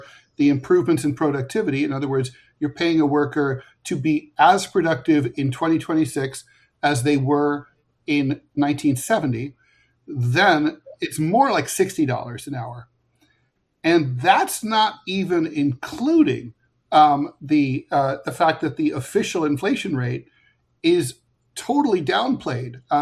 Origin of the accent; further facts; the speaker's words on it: Ohio, United States; And for $18 when I was a kid, growing up in Ohio, you could get 4 bags of groceries.